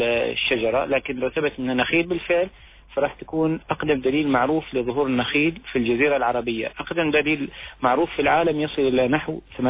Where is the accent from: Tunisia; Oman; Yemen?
Oman; وفي عندنا في عمان أحافير من حقبة الحياة القديمة